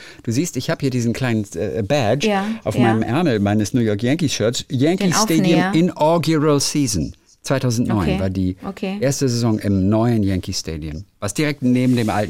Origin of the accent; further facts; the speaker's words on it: Hamburg area, Germany; Ich komme aus der Ecke. Aus der Nähe von Hamburg.